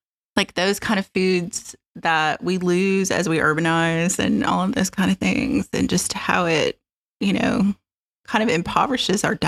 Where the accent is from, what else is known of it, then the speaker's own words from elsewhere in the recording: Tennessee, United States; growing up in East Tennessee, and my mom's family was very Appalachian.